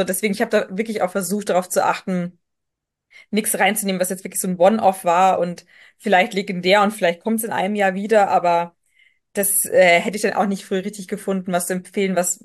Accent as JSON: {"language": "German", "town": "Munich", "region": "Bavaria", "country": "Germany", "tie": "born or raised there", "said": "vor allem natürlich meine Heimatstadt München"}